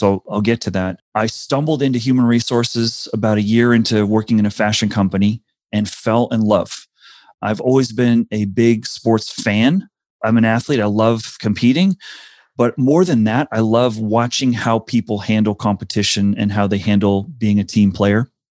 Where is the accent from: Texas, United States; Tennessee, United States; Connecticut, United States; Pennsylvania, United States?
Connecticut, United States; also born or lived in South Africa; So when I was very young, my first year of school was in South Africa. We were kicked out in 1970 when I was about seven and settled, and I grew up in Connecticut.